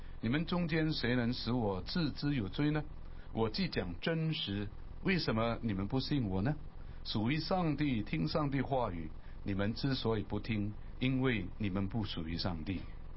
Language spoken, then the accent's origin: Chinese; Malaysia; 不好意思，马来西亚人讲中文就是没办法哈